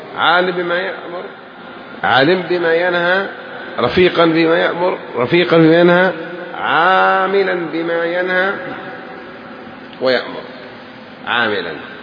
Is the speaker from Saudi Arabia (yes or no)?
yes; Saudi Arabia; انقلوها كذا لهجتنا شوي، في جدة ولا في نجد